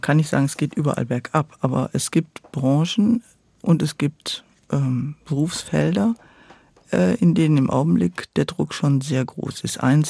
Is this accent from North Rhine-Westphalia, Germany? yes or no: yes; Duisburg, North Rhine-Westphalia, Germany; Ich komme ja aus Duisburg eigentlich